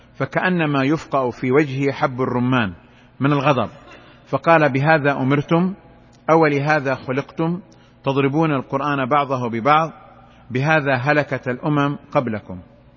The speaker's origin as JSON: {"language": "Arabic", "town": "Mecca", "region": "Makkah Province", "country": "Saudi Arabia", "said": "مثل ما يقولوا عندنا في مكة"}